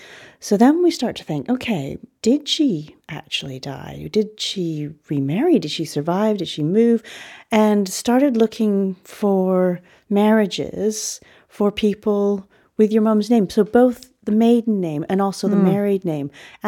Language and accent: English; Canada; So I'm from Canada